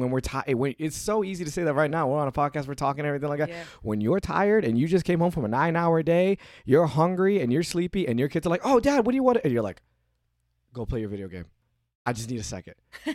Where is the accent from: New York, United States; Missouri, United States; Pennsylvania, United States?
New York, United States; Brooklyn; born there; Well, I was born in Brooklyn, so.